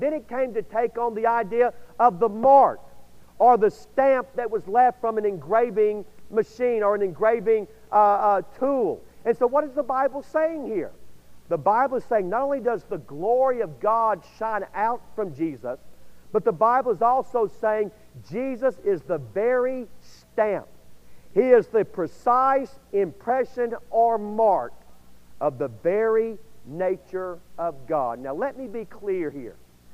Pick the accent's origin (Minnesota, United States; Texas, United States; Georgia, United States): Georgia, United States; Atlanta; When I was a little boy, growing up in Atlanta, Georgia, my grandparents and my mom and dad, and also the church that I attended